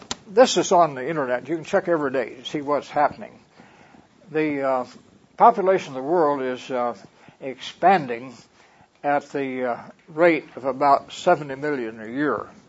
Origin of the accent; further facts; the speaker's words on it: Midwest, United States; I grew up in the Midwest, and my grandfather used to raise mules.